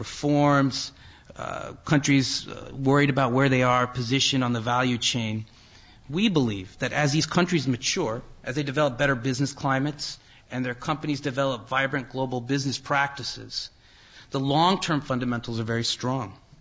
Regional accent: New Jersey, United States; Look, I'm from Jersey.

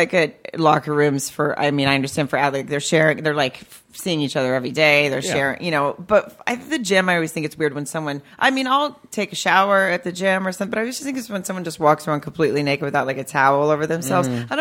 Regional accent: Farmington, Arkansas, United States; Arkansas. It's a town called Farmington, right outside of Fayetteville.

